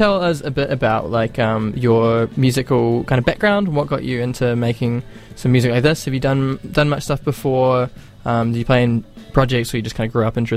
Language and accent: English; Palmerston North, Manawatū-Whanganui, New Zealand; I'm from Palmy, and it's kind of similar vibe where it was one of those train cities that used to have a train station that was the main reason that city functioned and grew in the 1900s